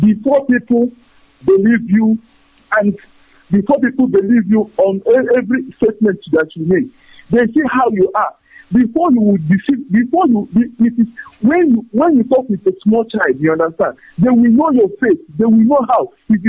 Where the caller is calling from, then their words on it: Germany; I'm calling from Germany.